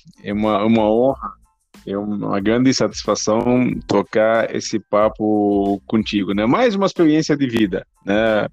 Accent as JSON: {"language": "Portuguese", "town": "Aleppo", "region": "Aleppo Governorate", "country": "Syria", "tie": "born or raised there", "second_language": "Portuguese", "moved": "as an adult", "said": "Eu nasci e cresci em Alepo, né, e com 20 anos, né, eu tomei a decisão, né, de sair da Síria"}